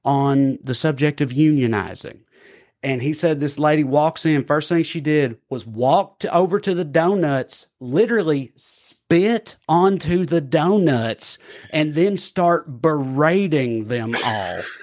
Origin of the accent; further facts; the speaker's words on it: Tennessee, United States; a Christian nationalist preacher in my home state of Tennessee.